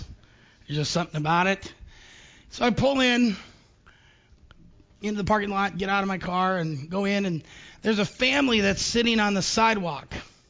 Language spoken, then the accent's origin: English; Upper Sandusky, Ohio, United States; and I'm from Upper Sandusky, most people look like me.